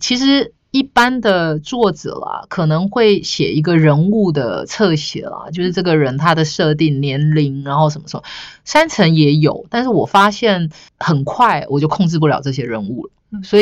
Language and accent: Chinese; Yunlin County, Taiwan; also born or lived in Chiayi; 我想念的其实不是我的故乡云林，我想念的是我的高中就是度过的那个城市是嘉义